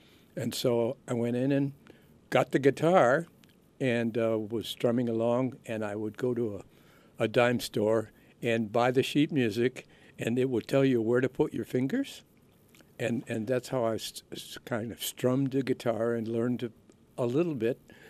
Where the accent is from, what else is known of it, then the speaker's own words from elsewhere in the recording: Chicago, Illinois, United States; born there; I was born in Chicago, yeah, Cook County Hospital, where the infant mortality rate was 50%.